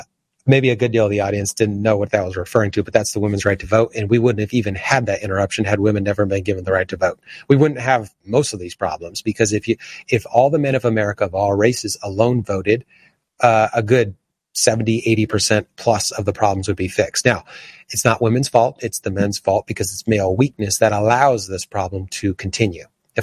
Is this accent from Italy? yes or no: yes; Italy; I never got up in public and said we need to celebrate Italy when I'm from Italy.